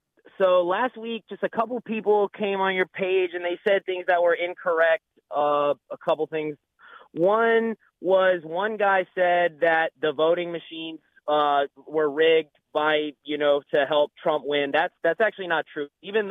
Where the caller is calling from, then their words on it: Maryland, United States; What's going on, Garland? It's … calling from Maryland.